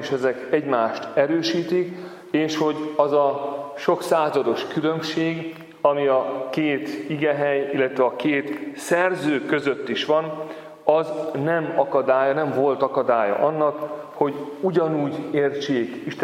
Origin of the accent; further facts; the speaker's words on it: Makó, Csongrád-Csanád, Hungary; born there; ellátogatunk Makóra, a ahol én annak idején születtem, és a városból semmire nem emlékszem, mert néhány éves koromban elköltöztünk